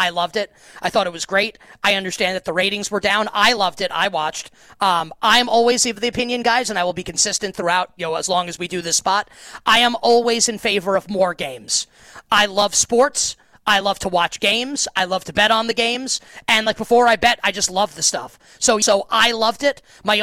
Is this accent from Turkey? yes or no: no; New York, United States; I guess everyone liked the Bulls, and I'm a New Yorker, and I hated them.